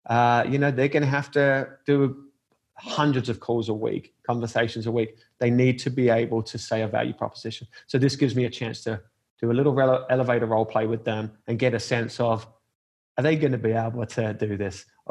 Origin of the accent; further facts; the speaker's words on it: England, United Kingdom; Cup of tea, I'm English from him